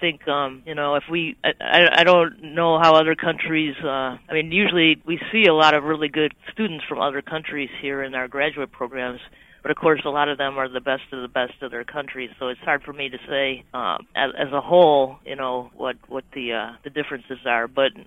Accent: Detroit, Michigan, United States; I grew up in Detroit, so there's a Cranbrook Institute

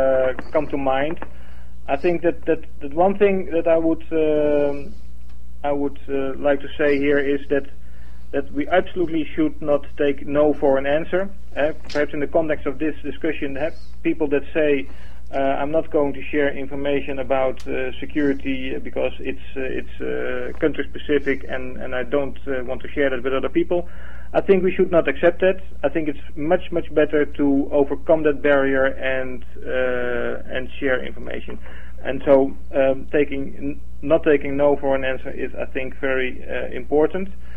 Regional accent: Amsterdam, North Holland, Netherlands; But nevertheless, I was born in Amsterdam, so I'm a Dutchman.

